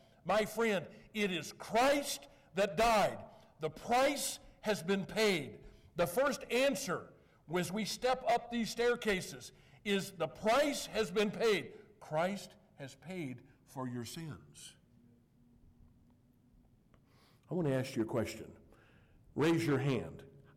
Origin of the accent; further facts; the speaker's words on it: United States; this is new to me as an American. I never even heard of these things.